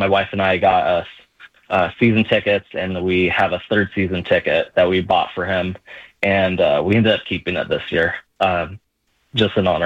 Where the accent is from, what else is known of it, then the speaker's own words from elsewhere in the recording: Albany, Oregon, United States; So I grew up in Albany. Everyone asks why I'm a Duck fan, not an Oregon State fan.